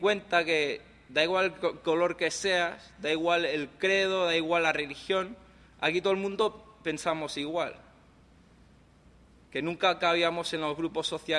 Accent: Madrid, Community of Madrid, Spain; nací en Madrid, en España, y me crié en España.

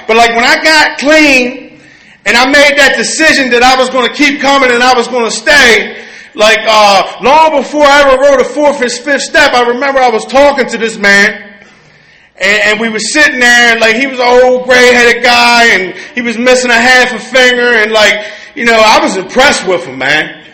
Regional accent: Baltimore, Maryland, United States; I'm from the Baltimore area in Narcotics Anonymous.

